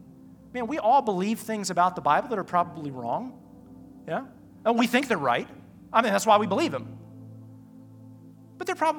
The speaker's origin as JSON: {"language": "English", "town": "Roanoke", "region": "Virginia", "country": "United States", "tie": "born or raised there", "said": "Growing up in Roanoke, maybe for those of you who are Roanokers, you know, everybody calls Greensboro like the worst place in the world."}